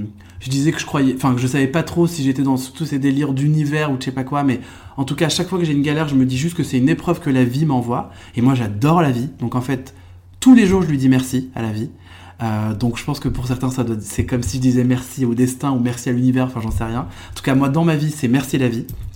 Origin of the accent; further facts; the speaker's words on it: France; born there; Au Maroc, je ne suis pas marocain pour un marocain parce qu'en fait, je suis né en France. Pour un français, hélas, je suis pas vraiment tout à fait français parce que je suis pas blanc.